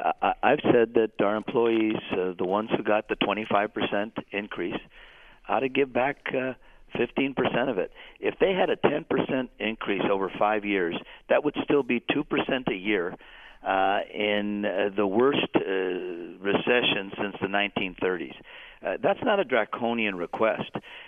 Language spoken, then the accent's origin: English; City Terrace, California, United States; This is an honor that I frankly never expected as a growing up in City Terrace as a young boy